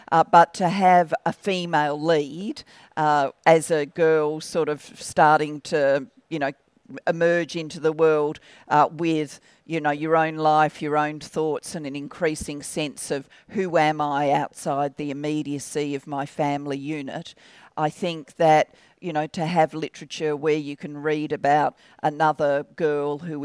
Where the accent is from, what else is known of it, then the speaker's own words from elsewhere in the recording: Australia; also born or lived in Barry, United Kingdom; And I was born in Barry, but we migrated to Australia when I was 4 and my sister was 7. So, my only kind of consciousness growing up was of being Australian.